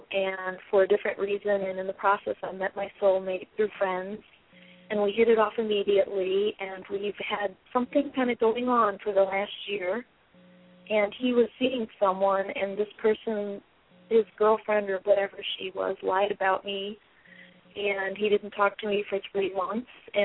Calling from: Chicago, Illinois, United States; I'm calling from Chicago.

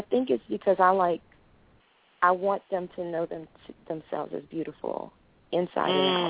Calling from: Atlanta, Georgia, United States; from Atlanta.

